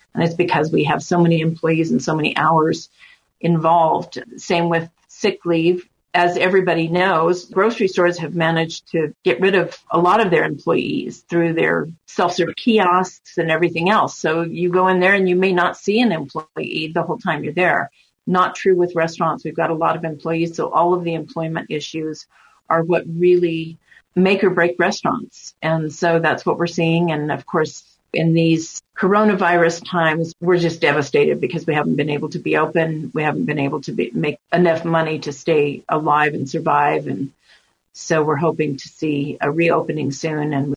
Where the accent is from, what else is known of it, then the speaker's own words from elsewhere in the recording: Albuquerque, New Mexico, United States; also born or lived in Santa Fe / Las Cruces; So I was born in Santa Fe, raised in Albuquerque. I had restaurants in Las Cruces for 20 years